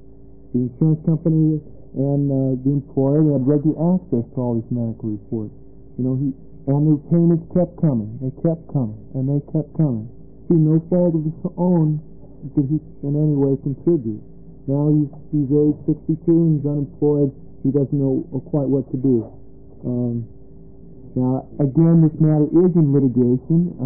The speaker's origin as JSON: {"language": "English", "town": "Portland", "region": "Oregon", "country": "United States", "said": "We represent lots of workers all over the state. I'm from Portland."}